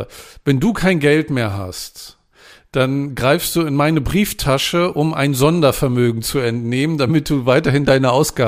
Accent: Northern Germany, Germany; Ich komme ja aus dem Norden, da muss ich auch Plattdeutsch einbringen.

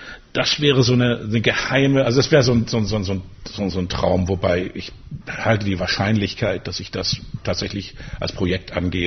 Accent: Hamburg, Germany; meine Heimatstadt Hamburg

